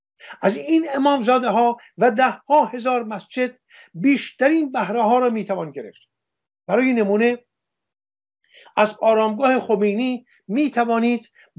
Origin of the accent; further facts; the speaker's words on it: Iran; ما ایرانی هستیم. ما گرانبهاترین گنجینه‌های فرهنگ جهان را در گنجینه خود داریم